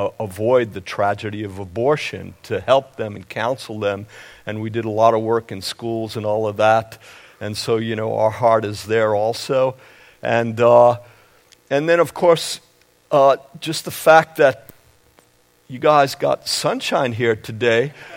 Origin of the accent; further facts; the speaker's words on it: Brooklyn, New York, United States; also born or lived in Syracuse; I grew up in Brooklyn, New York. And I lived in the greater Syracuse area.